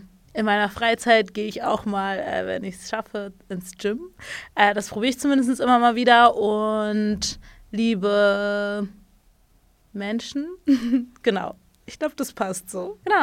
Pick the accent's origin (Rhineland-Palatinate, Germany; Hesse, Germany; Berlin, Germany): Berlin, Germany; 26 Jahre alt, bin gebürtige Berlinerin tatsächlich.